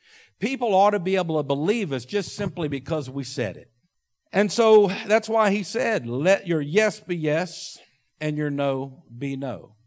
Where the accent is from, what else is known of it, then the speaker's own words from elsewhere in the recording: United States; and I'm an American and I'm free, I can say whatever I want.